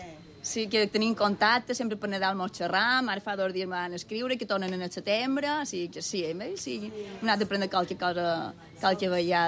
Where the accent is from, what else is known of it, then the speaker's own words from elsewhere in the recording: Felanitx, Balearic Islands, Spain; ja som de Porto Colom i Felanitx, que ha estat el meu poble tota la vida, és un poble mort.